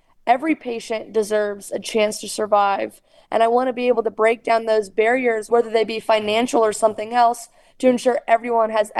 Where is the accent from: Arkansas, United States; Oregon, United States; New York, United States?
Arkansas, United States; I would really love to see more focus in my hometown in Arkansas.